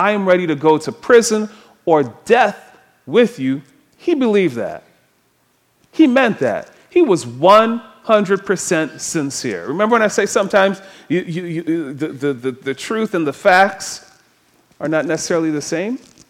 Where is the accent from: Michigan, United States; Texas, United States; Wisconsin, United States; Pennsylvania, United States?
Michigan, United States; Detroit; I grew up in Detroit. That's how it works, right?